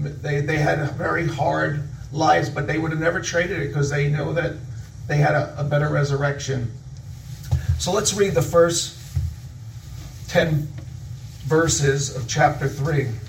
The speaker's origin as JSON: {"language": "English", "town": "Long Island", "region": "New York", "country": "United States", "said": "Well, good morning. I'm from Long Island, New York"}